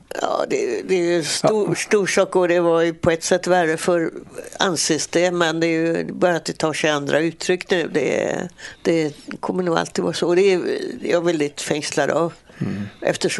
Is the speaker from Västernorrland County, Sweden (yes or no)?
no; Gothenburg, Västra Götaland County, Sweden; när jag var barn i Örgryte, vi hade ingen bil.